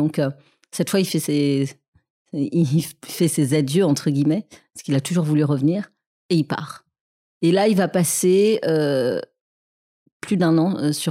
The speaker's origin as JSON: {"language": "French", "country": "Senegal", "said": "On ne connaît pas la solitude quand on vient du Sénégal et particulièrement de ce peuple peul d'où je viens."}